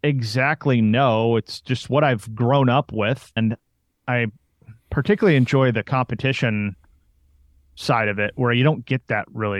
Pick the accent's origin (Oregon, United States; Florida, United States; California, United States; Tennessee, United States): Oregon, United States; Portland; I'm from Portland, Oregon, so the Portland Trailblazers were a huge part of the culture back then.